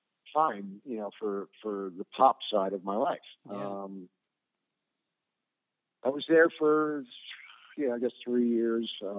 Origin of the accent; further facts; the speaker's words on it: Staten Island, New York, United States; I'm from Staten Island, and, you know, Staten Island got hit really hard with that storm.